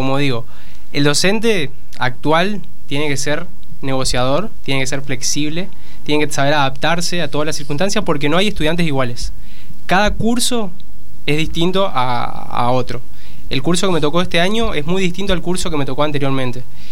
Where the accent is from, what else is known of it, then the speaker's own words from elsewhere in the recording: Argentina; Somos jóvenes de Chaco, de Salta, de Córdoba, de Santa Fe, de Santa Cruz, de Buenos Aires.